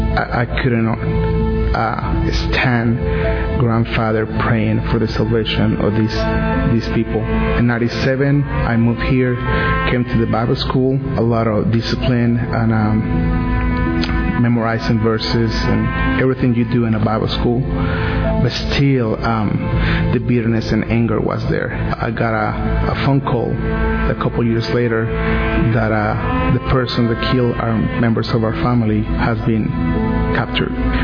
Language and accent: English; Mexico City, Mexico; English is a second language; As you can hear, I have an accent. I'm from Mexico City.